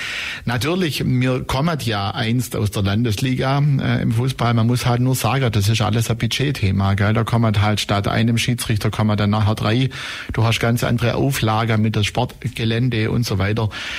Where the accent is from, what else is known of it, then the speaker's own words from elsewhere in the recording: Blaubeuren, Baden-Württemberg, Germany; Und ich selber bin ja aus Blaubeurer oder aus der Blaubeurer Ecke.